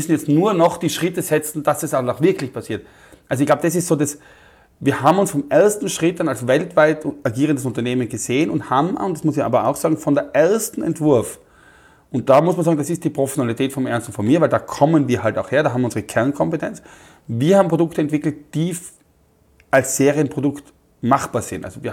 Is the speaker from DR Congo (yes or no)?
no; Austria; Ich habe gesagt, ich bin aus Österreich